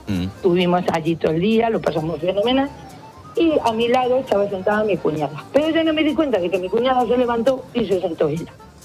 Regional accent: Villanueva de los Infantes, Castilla-La Mancha, Spain; yo soy de Villanueva de los Infantes, que es uno de los pueblos bonitos de Ciudad Real

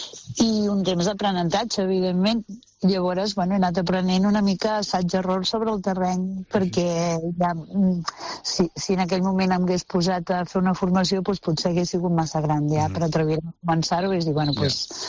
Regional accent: Catalonia, Spain; anar-me'n a un poblet que no té ni 1.000 habitants, a l'Alta Garrotxa, jo soc de l'Empordà, a viure en una casa que està fora del municipi, que està rodejada de terreny

